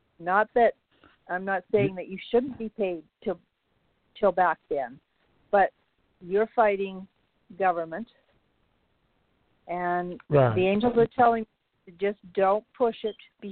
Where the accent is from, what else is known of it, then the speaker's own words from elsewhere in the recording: Canada; Like, I'm Canadian, so I have no idea.